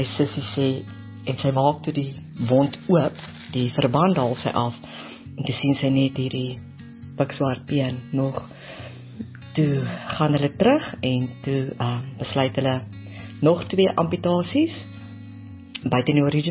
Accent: China; now in South Africa; ek kom van China af

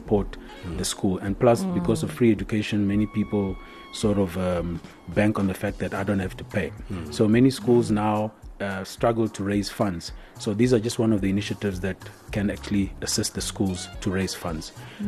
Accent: Oranjemund, ǁKaras, Namibia; I grew up in Oranjemund.

